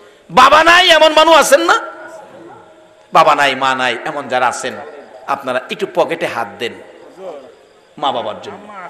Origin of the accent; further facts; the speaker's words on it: Ramnagar, Dhaka Division, Bangladesh; ওনার বাড়ি রামনগর গ্রাম, আমার গ্রাম।